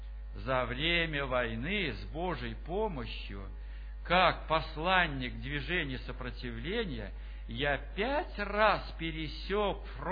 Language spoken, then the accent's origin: Russian; Moscow, Russia; Я сказал, что я из Москвы, исполняю такое-то служение.